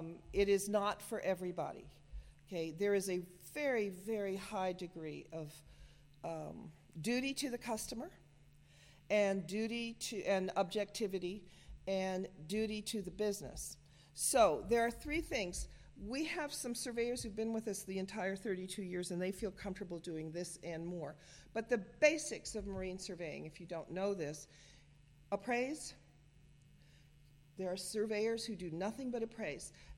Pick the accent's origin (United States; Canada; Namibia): United States; Charleston, South Carolina; born there; I was born in Charleston. My dad was in the Navy. I was born at the Charleston Naval Station right after World War II.